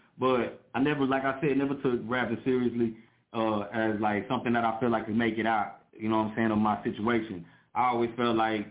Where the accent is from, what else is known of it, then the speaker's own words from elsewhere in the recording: Smithville, Texas, United States; I was raised in Smithville, so shout out to all the Davises, you know what I'm saying?